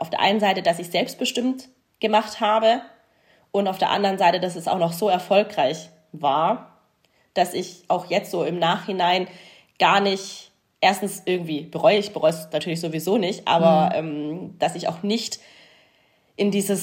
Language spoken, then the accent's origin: German; Stuttgart, Baden-Württemberg, Germany; oder vielleicht auch schon nach der Weltmeisterschaft 2019 in Stuttgart in meiner Heimatstadt.